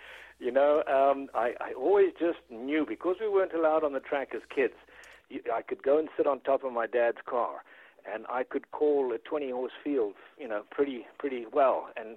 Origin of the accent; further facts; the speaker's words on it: KwaZulu-Natal, South Africa; I lived in a province of the state called Natal, N-A-T-A-L